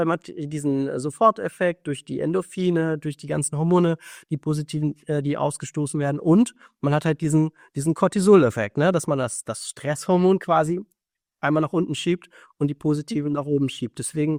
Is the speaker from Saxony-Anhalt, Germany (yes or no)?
no; Hofheim, Hesse, Germany; Ich komme ja hier aus Hofheim bzw. Frankfurt, du in Wiesbaden.